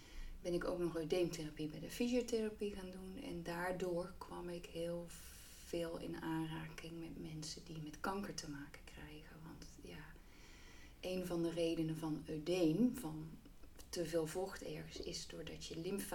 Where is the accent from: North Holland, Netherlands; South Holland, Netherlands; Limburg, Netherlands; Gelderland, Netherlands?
Limburg, Netherlands; Roermond; En van origine, misschien hoor je het nog een beetje, kom ik uit Limburg, uit Roermond.